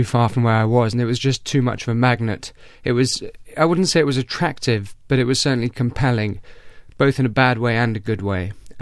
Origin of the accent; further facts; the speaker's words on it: England, United Kingdom; my father's Hungarian and my mum's Welsh, and I grew up in England, in this country.